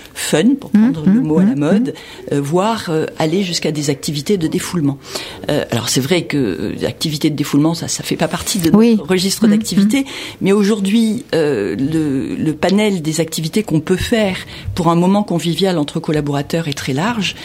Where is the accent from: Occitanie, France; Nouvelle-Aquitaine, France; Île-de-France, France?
Nouvelle-Aquitaine, France; Sophie, comme moi, nous sommes originaires de Nouvelle-Aquitaine. Moi, je vais encore régulièrement à Bordeaux.